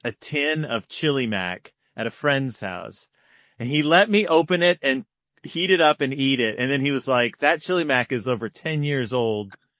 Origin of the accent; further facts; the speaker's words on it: the South, United States; Listen, I'm from the South. We were Wolf Brand chili people, not Hormel chili.